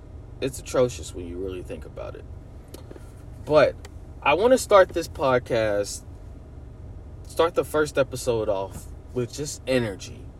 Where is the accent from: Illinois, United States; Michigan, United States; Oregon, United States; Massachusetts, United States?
Illinois, United States; Chicago; I'm from Chicago, so I don't give a fuck about what anybody else says. This is a Chi-Town pod. I am a product of Chicago.